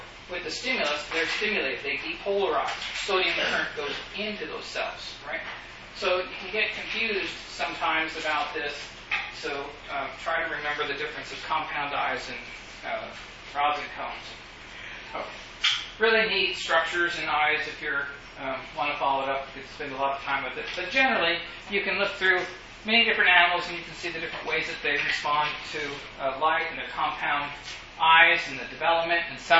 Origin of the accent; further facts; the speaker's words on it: Sweetwater, Texas, United States; So I grew up in Sweetwater, Texas, I know. But only from high school on up.